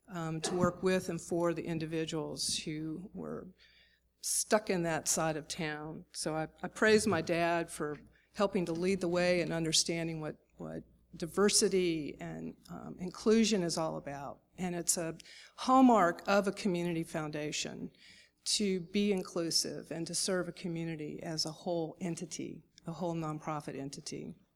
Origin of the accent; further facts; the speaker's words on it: Alabama, United States; I grew up in Alabama. I was raised a Unitarian. My father was a law professor at the University of Alabama during very tumultuous years.